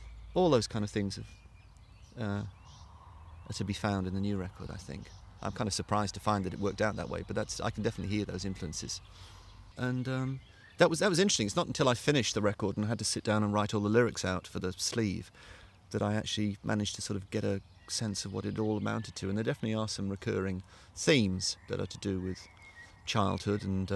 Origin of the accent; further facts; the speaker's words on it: Wales, United Kingdom; growing up in South Wales